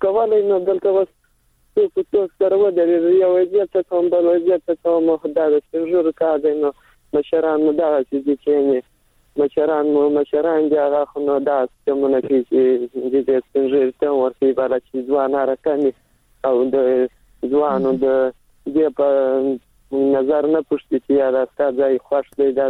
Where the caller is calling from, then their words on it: Helmand, Afghanistan; اوسامان د هلمند سره.